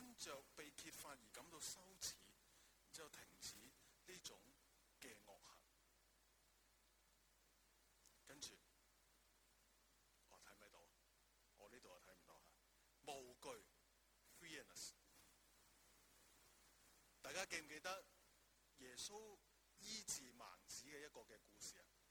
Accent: China; 对于我们中国人所说，我们星期都每一天都要做什么？每日三省吾身

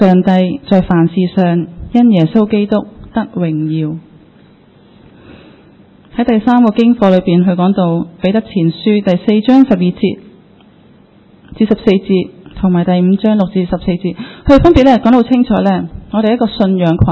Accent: China; 在我们中国人一句话呢，

